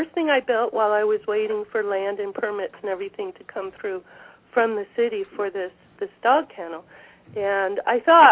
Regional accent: Maine, United States; moved away as an adult; now in Valdez, United States; Then I jumped into sea kayaking, and this was all while I was growing up in Maine. I was offered a job as a sea kayaker here in Valdez, so I drove across country

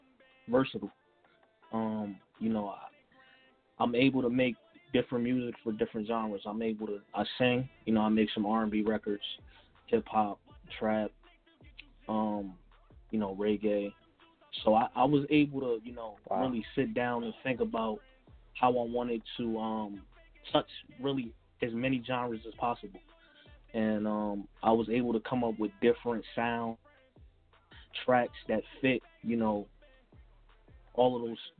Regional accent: New Jersey, United States; I'm from New Jersey, so There's a lot of people that make music and are hip hop lovers

